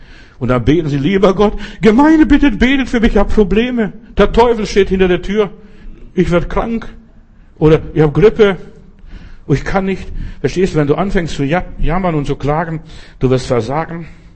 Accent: Klaipėda County, Lithuania

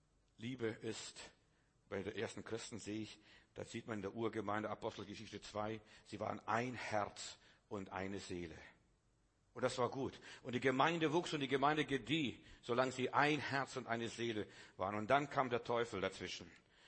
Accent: Klaipėda County, Lithuania; Ich bin ja in Litauen groß geworden und wir haben einen schönen Schweinestall gehabt.

